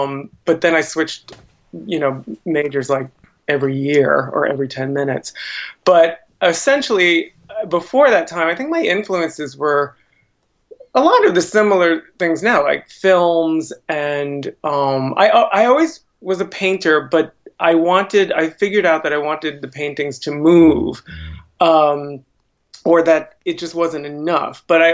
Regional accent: Queens, New York, United States; born there; I was born here. I was born in Queens. My family was from Flushing

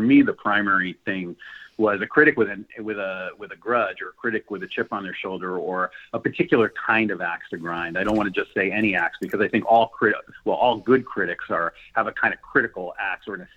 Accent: New York, United States; And then when I got out of college, I was raised in New York. I went back to New York.

